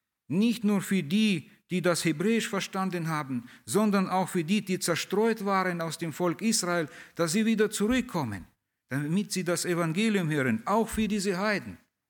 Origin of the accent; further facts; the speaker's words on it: Russia; now in Germany; Ja, wir kommen fast alle hier aus Russland. Fast alle, ja. Die Kinder sind viele hier geboren, aber wir Ältere.